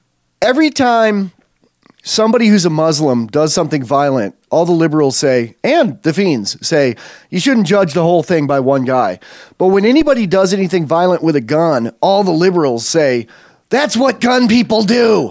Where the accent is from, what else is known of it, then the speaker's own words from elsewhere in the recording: Ireland; Wait, I'm Irish.